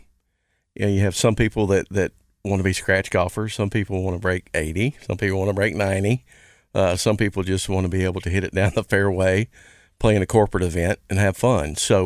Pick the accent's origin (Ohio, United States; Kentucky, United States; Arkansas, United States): Arkansas, United States; North Little Rock; Growing up in North Little Rock, Steve Ralston was great.